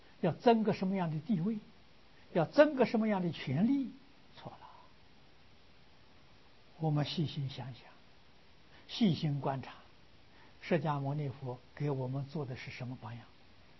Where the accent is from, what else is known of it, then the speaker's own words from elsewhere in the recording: China; 我们中国人称圣人，印度人称佛啊。